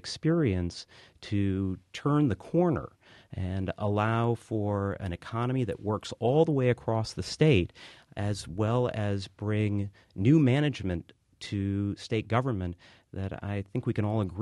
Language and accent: English; Hartland, Vermont, United States; And I feel very lucky that I am a Vermonter. I grew up in Heartland